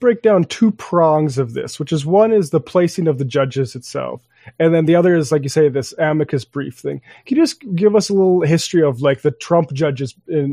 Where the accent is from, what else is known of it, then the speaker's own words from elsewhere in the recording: North Dakota, United States; I'm from North Dakota, I know single issue, you know, anti-choice voters.